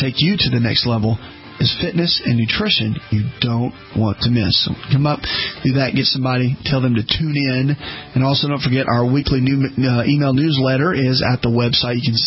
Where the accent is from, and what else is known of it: the South, United States; born or raised there